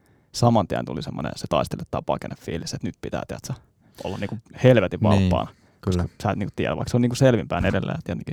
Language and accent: Finnish; Kellokoski, Uusimaa, Finland; Mä oon kotoisin Kellokoskelta Tuusulasta. Eli tämmönen muutaman tuhannen asukkaan idyllinen maalaiskylä Pohjois-Tuusulassa.